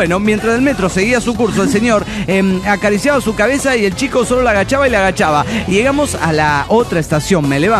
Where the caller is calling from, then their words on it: Mexico City, Mexico; del DF mexicano